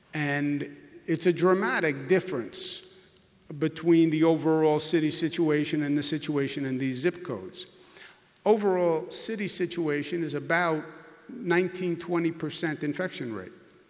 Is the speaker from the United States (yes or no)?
yes; Queens, New York, United States; I'm a child of an outer borough. I'm from Queens.